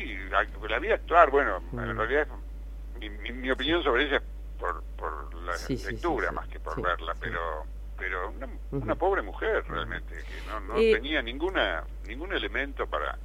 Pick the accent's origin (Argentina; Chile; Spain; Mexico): Argentina; como cualquier argentino, veo que la situación es complicada